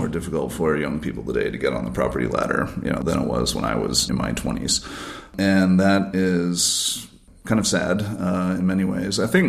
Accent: New Hampshire, United States; In my hometown in New Hampshire, which is an hour away, became a commuter town from Boston.

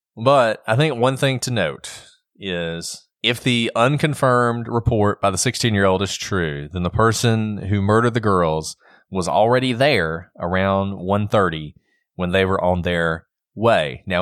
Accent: the South, United States; growing up in the South

